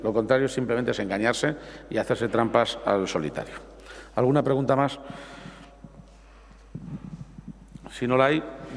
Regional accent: Spain; Todos los derechos que tenemos como españoles tienen distintas divisiones

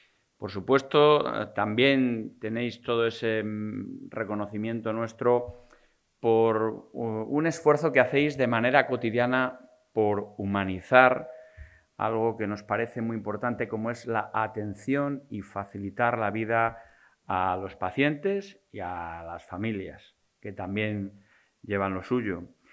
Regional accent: Salamanca, Castile and León, Spain; soy salmantino

